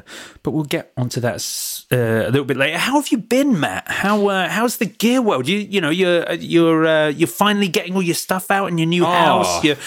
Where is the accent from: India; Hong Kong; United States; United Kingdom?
United Kingdom; Watford, East of England; also born or lived in Brighton; Oh, Watford. It's one of the worst places on the planet. It really is.